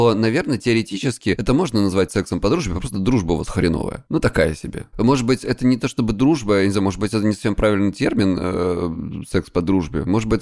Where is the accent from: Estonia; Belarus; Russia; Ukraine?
Estonia; мне 37 лет, я психолог, я мужик, я лысый, я из Эстонии.